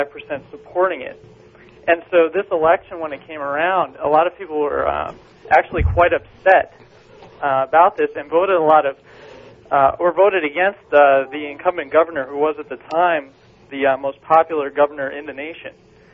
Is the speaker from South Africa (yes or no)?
no; Vermont, United States; I'm actually from Vermont.